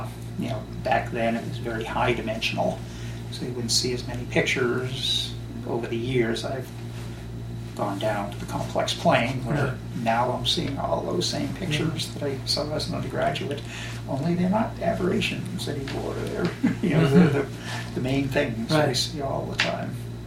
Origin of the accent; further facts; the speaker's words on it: Massachusetts, United States; accent: New England; Yeah. Well, I grew up north of Boston, close to New Hampshire. And in fact, that's where we raised our kids, and more or less the same town, the same town where I grew up.